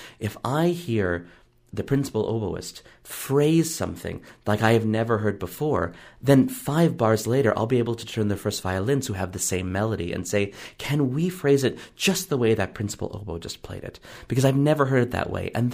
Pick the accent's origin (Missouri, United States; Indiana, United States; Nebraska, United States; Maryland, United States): Missouri, United States; St. Louis; I grew up in St. Louis when Leonard Slatkin was music director. And this was I lived two blocks from him.